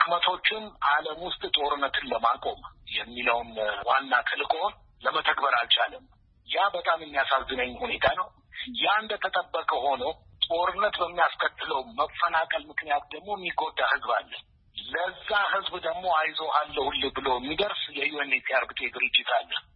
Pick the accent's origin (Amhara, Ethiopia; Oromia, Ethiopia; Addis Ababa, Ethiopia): Addis Ababa, Ethiopia; also born or lived in Beirut; ተወልጄ ያደኩት እዚሁ አዲስ አበባ ነው